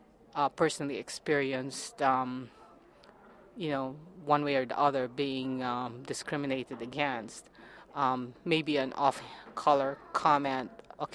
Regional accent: Philippines; also born or lived in France; now in New York, United States; I grew up in the Philippines. I now live in upstate New York. I've also lived in France in the late 70s

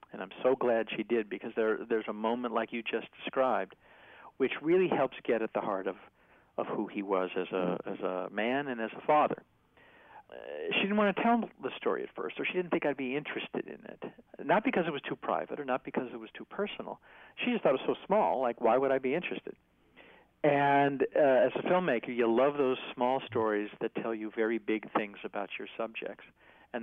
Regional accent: Midwest, United States; because I am from the Midwest and I am relentlessly optimistic

